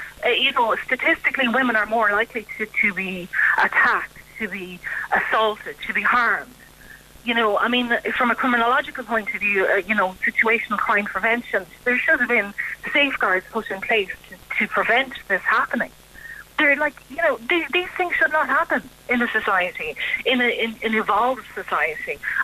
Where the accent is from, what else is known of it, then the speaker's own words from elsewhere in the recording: Tullamore, County Offaly, Ireland; I'm actually from Tullamore. I live in Tullamore. I'm speaking to you from Durrell, which is where the school is that Ashley Murphy taught in.